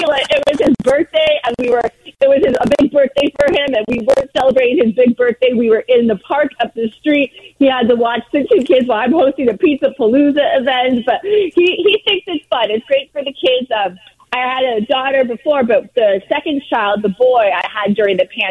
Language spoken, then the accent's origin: English; California, United States; I'm from Southern California.